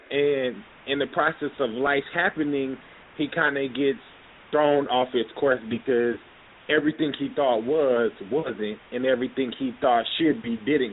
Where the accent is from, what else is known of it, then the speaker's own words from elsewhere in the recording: Los Angeles, California, United States; But I'm from Los Angeles, California. I'm the youngest of 7.